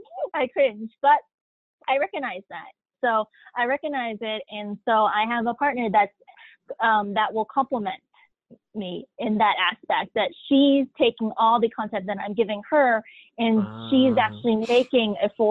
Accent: United States; accent: American; I'm American. Yeah. That's it. You can hear the accent, the American accent in my voice. I am American.

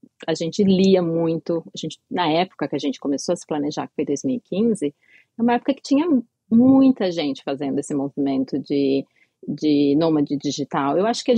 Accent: São Paulo, Brazil; also born or lived in New Jersey; Eu nasci em São Paulo, mas eu cresci no interior de São Paulo. E eu voltei pra lá quando eu fui fazer faculdade.

